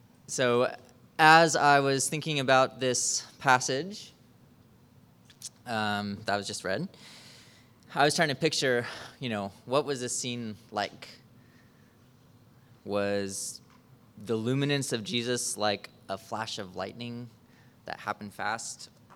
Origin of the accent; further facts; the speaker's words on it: Kansas, United States; I grew up in Kansas, which is statistically flatter than a pancake.